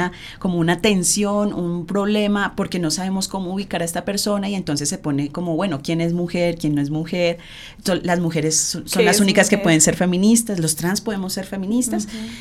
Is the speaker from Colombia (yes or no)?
yes; Colombia; Este dolor de como colombianos que tenemos al cerrar la puerta